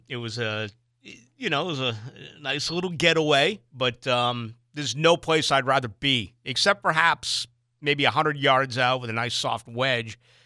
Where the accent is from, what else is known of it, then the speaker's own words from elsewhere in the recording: Boston, Massachusetts, United States; I grew up in Boston in the mid-70s, so they were very successful.